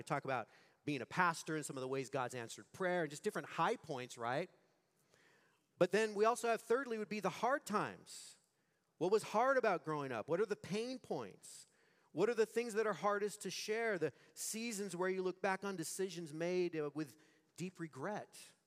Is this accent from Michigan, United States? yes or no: no; Fresno, California, United States; I grew up in Fresno, in Pinedale. My dad talked to me about the gospel when I was only 4 years old.